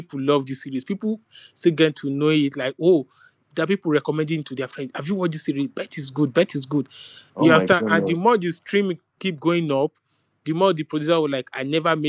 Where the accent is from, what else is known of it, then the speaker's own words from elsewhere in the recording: Nigeria; We as Nigerian Nation, we want to shine more light to our people.